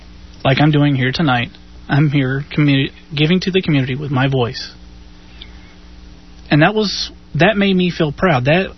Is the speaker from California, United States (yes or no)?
no; Houston, Texas, United States; also born or lived in Fort Lauderdale; I know before I moved back to Houston, because I grew up here. This is my hometown, and I'm proud of this place.